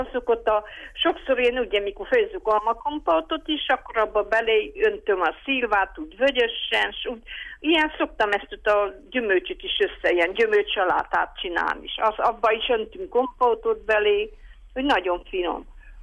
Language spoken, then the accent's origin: Hungarian; Dobó, Hungary; Én itt születtem.